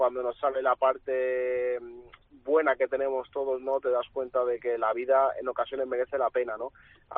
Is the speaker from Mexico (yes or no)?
no; Balearic Islands, Spain; y cuando la gente me preguntaba, ¿y de dónde vienes? Decía, de Mallorca.